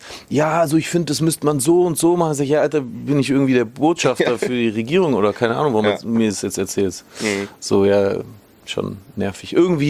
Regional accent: Baden-Württemberg, Germany; now in Stuttgart, Germany; also ich lebe jetzt seit 10 Jahren in Stuttgart, aber aufgewachsen bin ich am Bodensee.

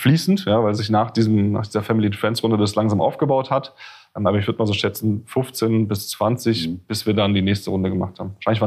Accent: Frankfurt, Hesse, Germany; Ich komme aus Frankfurt

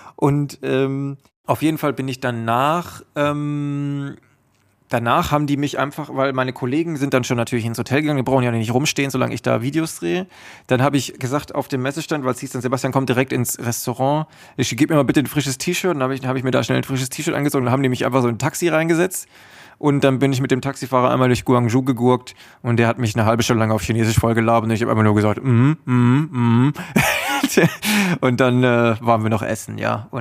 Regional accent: Baden-Württemberg, Germany; Weil da, wo ich herkomme, da sagt man China. Im Schwabeländle, da sagt man China.

